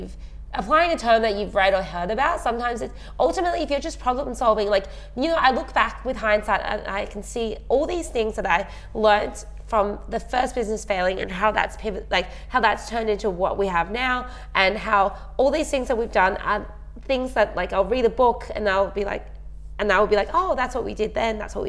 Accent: China; born or raised there

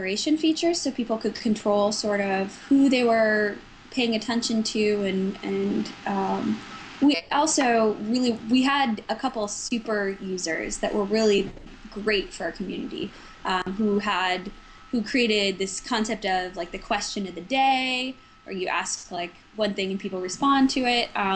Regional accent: Minnesota, United States; we had a bunch of folks from Minnesota, my home state

